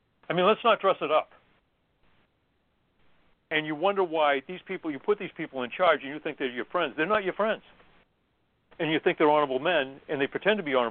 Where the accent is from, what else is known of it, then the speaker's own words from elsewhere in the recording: New England, United States; And I come from New England.